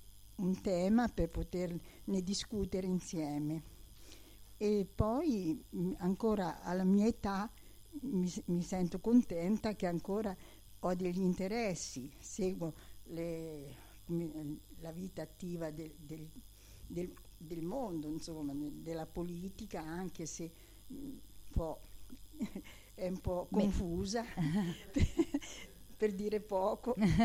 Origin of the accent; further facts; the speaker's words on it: Genoa, Liguria, Italy; now in Ancona, Italy; ho 87 anni. Vengo da Genova, ma da molti anni vivo in Ancona, dove sono nati i miei figli e i miei nipoti